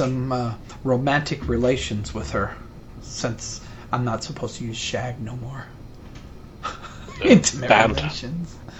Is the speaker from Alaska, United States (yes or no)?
yes; Alaska, United States; Well, I'm from Alaska, so...